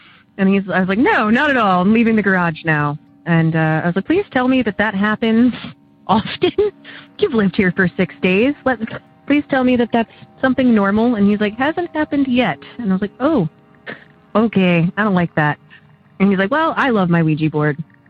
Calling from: Oberlin, Ohio, United States; I'm calling from Oberlin, Ohio.

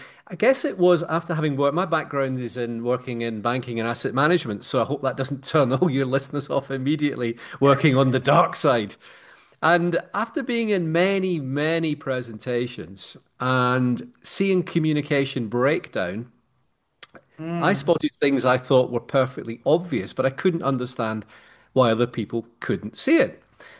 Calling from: Edinburgh, Scotland, United Kingdom; I'm coming in from Edinburgh in Scotland. So afternoon time for me here

